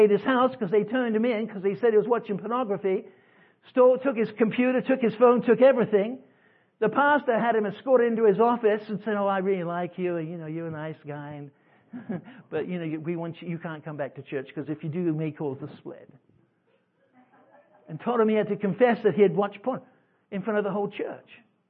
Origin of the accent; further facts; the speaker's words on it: England, United Kingdom; now in United States; I am an immigrant. I came here from England. I came with my family because we wanted to come to the land of opportunity.